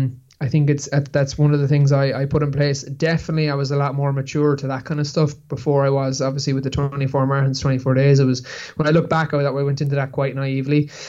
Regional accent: Ireland; as Irish people

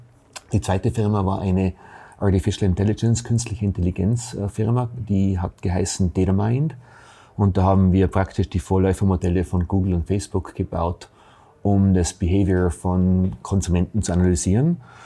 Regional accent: Tyrol, Austria; accent: Tyrolean; moved away as an adult; now in United States; Ich bin Tiroler, wie man hört, und bin 1986 ausgewandert in Silicon Valley.

